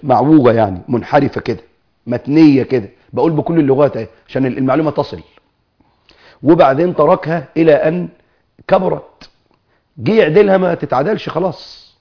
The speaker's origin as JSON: {"language": "Arabic", "country": "Egypt", "said": "فأكيد هينقيه زي ما بيقولوا كده عندنا في مصر على الفرازة."}